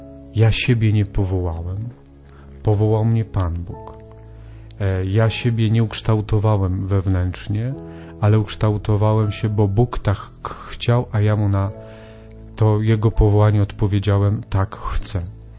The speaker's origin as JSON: {"language": "Polish", "town": "Zakliczyn", "region": "Lesser Poland", "country": "Poland", "tie": "born or raised there", "said": "Moja pierwsza pielgrzymka piesza była z mojej rodzinnej miejscowości z Zakliczyna do Tarnowa"}